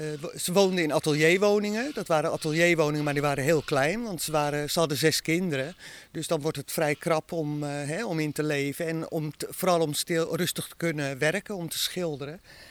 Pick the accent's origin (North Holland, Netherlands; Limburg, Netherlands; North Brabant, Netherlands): North Holland, Netherlands; Grootschermer; born there; Ik ben hier ook geboren op Grootschermen.